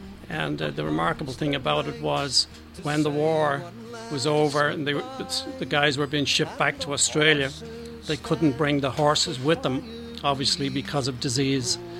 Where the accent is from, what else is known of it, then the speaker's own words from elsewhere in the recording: Dublin, Leinster, Ireland; growing up in Dublin anyway